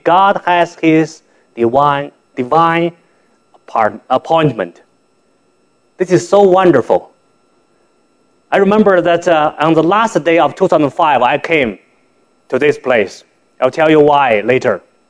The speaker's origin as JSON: {"language": "English", "country": "China", "moved": "yes", "said": "I came from China, the other side of this planet. My parents were beggars. They begged for over 600 miles. Finally settled in the most poor country village."}